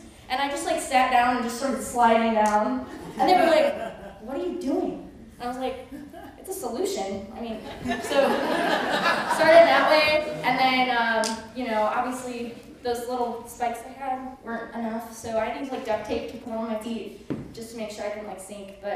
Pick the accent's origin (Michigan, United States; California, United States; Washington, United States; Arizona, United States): Michigan, United States; I grew up in Michigan, so I grew up in the suburbs.